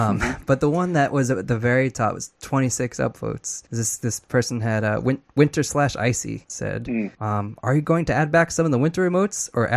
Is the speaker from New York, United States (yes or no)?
yes; New York, United States; I was from New York. I grew up in a band.